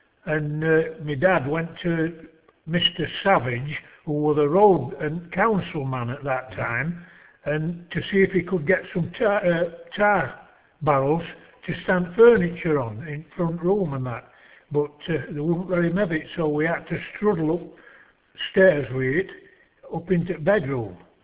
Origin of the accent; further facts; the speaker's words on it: Fishlake, Yorkshire and the Humber, United Kingdom; born there; I was born in Fish Lake, October 26, 1933, and I've been around ever since.